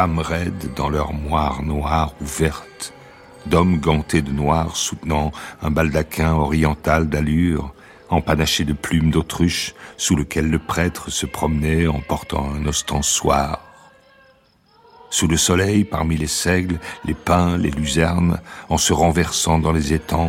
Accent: Bourgogne-Franche-Comté, France; j'ai su très jeune que je n'étais pas français, que je n'appartenais pas au village. J'ai été élevé dans le Morvan.

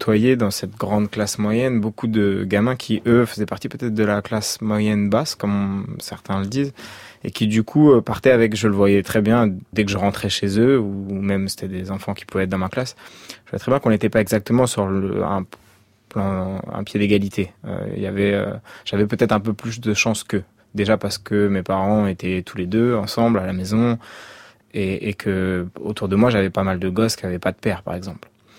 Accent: Ris-Orangis, Île-de-France, France; Moi, j'ai grandi à Ris-Orangis, qui est une ville qui n'est pas pire que plein d'autres villes en banlieue parisienne, mais qui a ce grand avantage d'être une ville dans laquelle on trouve encore une réelle mixité sociale.

